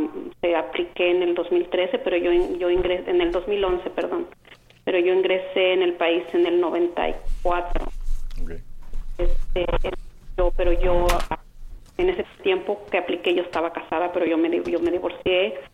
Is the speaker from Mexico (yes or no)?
yes; Mexico